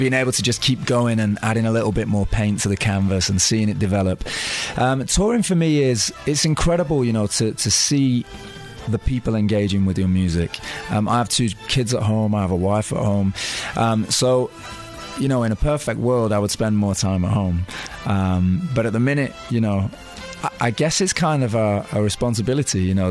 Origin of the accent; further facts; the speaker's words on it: Manchester, North West England, United Kingdom; I grew up in Manchester in the UK.